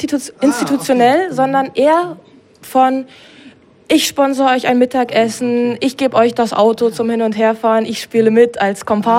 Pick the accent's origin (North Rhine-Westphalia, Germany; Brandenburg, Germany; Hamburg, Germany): Brandenburg, Germany; Dissen; ich komme aus Dissen ursprünglich und bin dort mit der sorbischen Kultur und auch Sprache aufgewachsen.